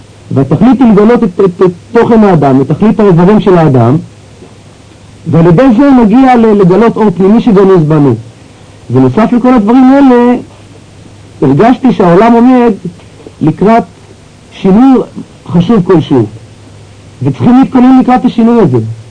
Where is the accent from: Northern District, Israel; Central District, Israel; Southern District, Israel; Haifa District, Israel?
Central District, Israel; Kfar Saba; also born or lived in Petah Tikva; אני נולדתי בארץ, בפתח תקווה, בגיל 10 עברתי לכפר סבא, גיל 14 לפנימייה